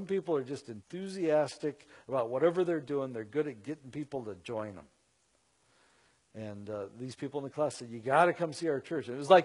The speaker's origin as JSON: {"language": "English", "region": "North Dakota", "country": "United States", "tie": "born or raised there", "said": "I know a woman named Nancy back in my hometown, and I grew up in North Dakota."}